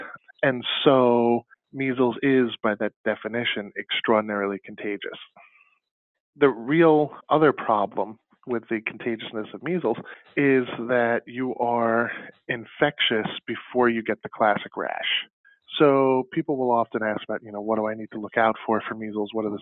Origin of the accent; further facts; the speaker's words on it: New Jersey, United States; I'm from New Jersey, so we've been dealing with a lot of cases between New York and New Jersey.